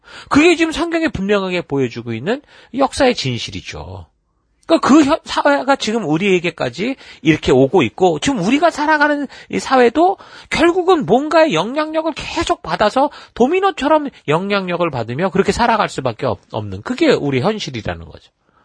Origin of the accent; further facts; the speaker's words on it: Munsan, Gyeonggi Province, South Korea; born there; 저는 그 경기도 문산이 그에서 태어났는데 그 38선에서 그 멀지 않아요. 조금만 더 올라가고 조금만 더 올라가면은 저는 이북에서 태어날 수도 있었던 사람인 거죠. 저는 여기서 태어난 거죠.